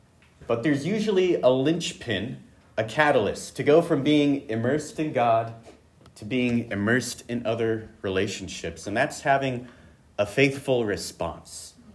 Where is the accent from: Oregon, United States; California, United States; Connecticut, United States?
Oregon, United States; Bend; yes, I'm from Bend.